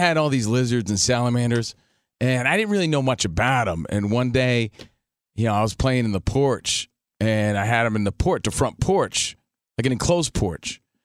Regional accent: New Jersey, United States; Now, look, I'm from New Jersey.

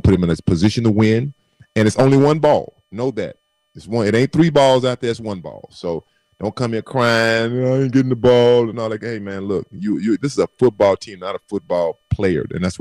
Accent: California, United States; And I'm from California.

